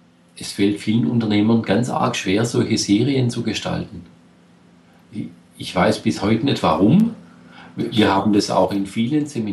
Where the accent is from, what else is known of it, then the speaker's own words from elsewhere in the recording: Baden-Württemberg, Germany; Als Schwabe, da krümmt sich mir ja das Herz